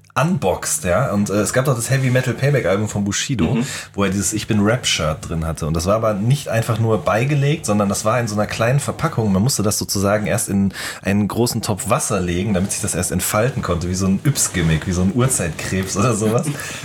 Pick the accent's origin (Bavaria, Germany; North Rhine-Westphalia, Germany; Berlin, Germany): North Rhine-Westphalia, Germany; ich komme ja aus dem Pott